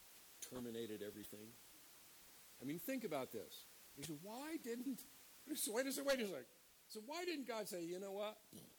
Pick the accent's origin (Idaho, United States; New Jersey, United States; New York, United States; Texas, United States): Idaho, United States; When I was 16, I grew up in Idaho.